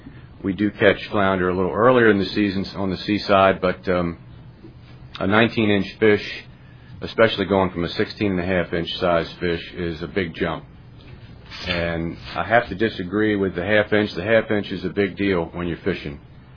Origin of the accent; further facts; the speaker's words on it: Wachapreague, Virginia, United States; I'm from Watchbrig over on the Eastern Shore.